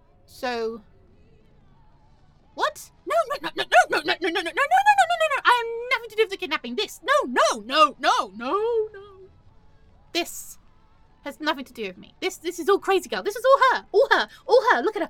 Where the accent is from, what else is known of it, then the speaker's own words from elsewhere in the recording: England, United Kingdom; How would I know? I'm English.